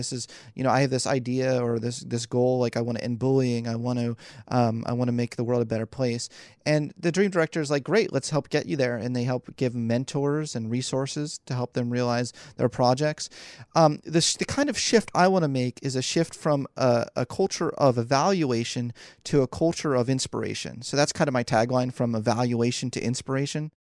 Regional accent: Philadelphia, Pennsylvania, United States; keep in mind, I was born and raised in Philly. So this was a chance for me to come back and be closer to my parents.

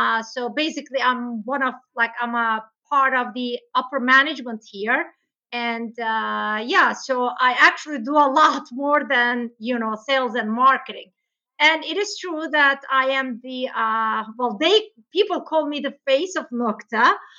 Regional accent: Istanbul, Turkey; English is a second language; moved away as an adult; also born or lived in United States; I was, you know, born and raised in Istanbul, Turkey. I finished high school here, but then I went to USA and I got my bachelor's degree and MBA, master's degree in America.

